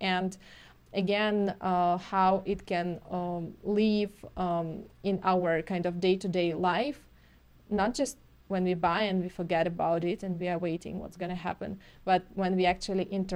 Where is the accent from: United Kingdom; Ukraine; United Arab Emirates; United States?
Ukraine; We are both from Ukraine.